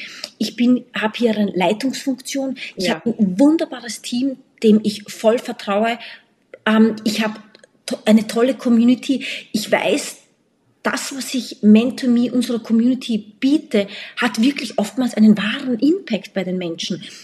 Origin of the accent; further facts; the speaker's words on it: Austria; born there; und ich bin ja eigentlich gebürtige Österreicherin. Meine Mama ist Brasilianerin